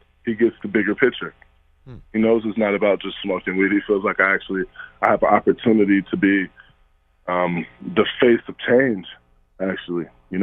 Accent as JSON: {"language": "English", "town": "Compton", "region": "California", "country": "United States", "tie": "born or raised there", "said": "Growing up in Compton was difficult, but I loved it."}